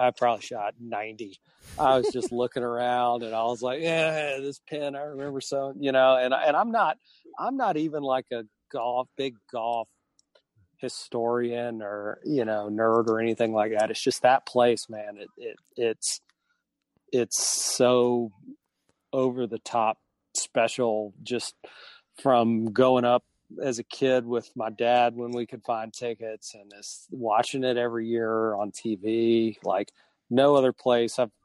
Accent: Georgia, United States; as growing up in Georgia, you know, Augusta National is like Mecca.

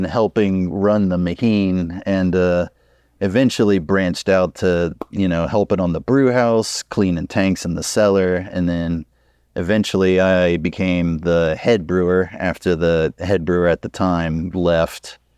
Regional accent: Lafayette, Louisiana, United States; And then I'm from Lafayette, Louisiana, and I moved back here, and it was like 2009, 2010

